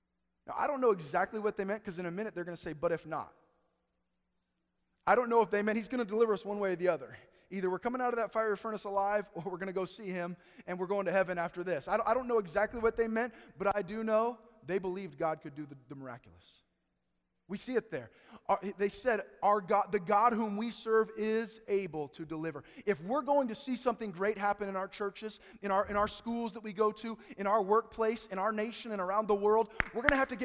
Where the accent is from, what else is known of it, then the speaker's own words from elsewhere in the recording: United States; born there; I don't deserve to go to heaven any more than they do, just because I was born in America or I was born in the family that I was.